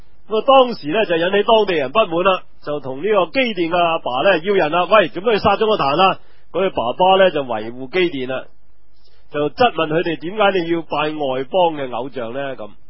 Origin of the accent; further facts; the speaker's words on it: China; 我谂我哋中国人都有好多呢啲嘅迷信啊。